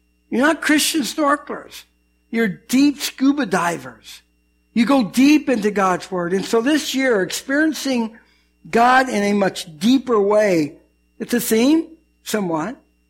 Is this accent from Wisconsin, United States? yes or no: yes; Kenosha, Wisconsin, United States; born there; I was born in Kenosha, Wisconsin, so it's easy to remember that.